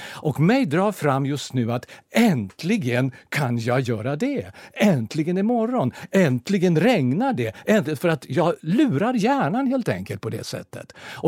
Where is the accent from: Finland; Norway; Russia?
Russia; Swedish is a second language; eftersom jag kommer från Ryssland, så kallar det perestrojka